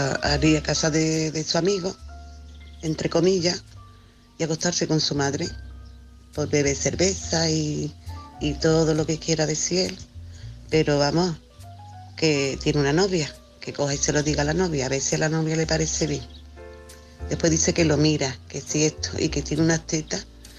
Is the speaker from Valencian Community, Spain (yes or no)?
no; Sevilla, Andalusia, Spain; soy de Sevilla.